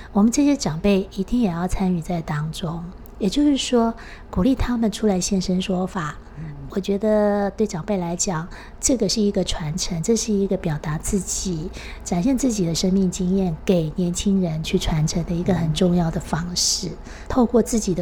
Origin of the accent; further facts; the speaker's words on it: Taiwan; 我相信以我们台湾人民的素质跟能量